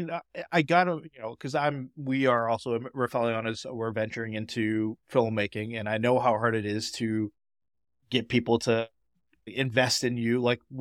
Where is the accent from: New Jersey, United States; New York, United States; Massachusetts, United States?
Massachusetts, United States; Boston; who I grew up in Boston. I watched Cheers and all that kind of stuff.